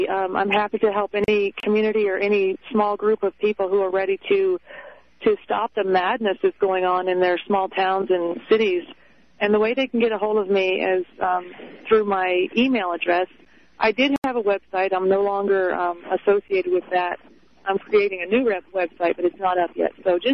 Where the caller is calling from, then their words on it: Johnstown, United States; I'm calling from Johnstown.